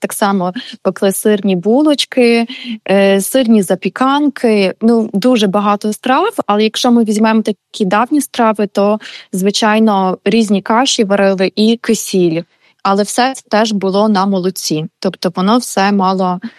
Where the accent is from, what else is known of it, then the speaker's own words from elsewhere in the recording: Lviv, Lviv Oblast, Ukraine; У мене, наприклад, на Опілі, тобто я зі Львова